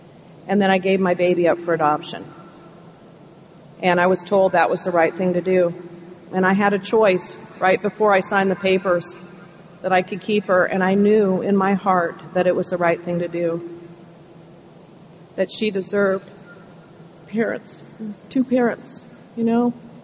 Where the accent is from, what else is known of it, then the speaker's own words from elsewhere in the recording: Alaska, United States; also born or lived in Edmonton, Canada; I was born in Edmonton, Alberta, Canada, and I was adopted when I was 3.5 months old by Americans that were living in Alaska, and they brought me home to be their little girl.